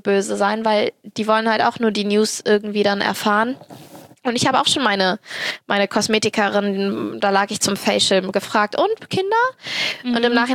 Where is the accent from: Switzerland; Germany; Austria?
Germany; Cologne, North Rhine-Westphalia; ich bin Kölnerin und halbe Türkin.